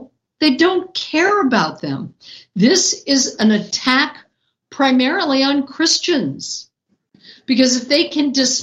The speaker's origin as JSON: {"language": "English", "region": "Colorado", "country": "United States", "said": "and I'm from Colorado"}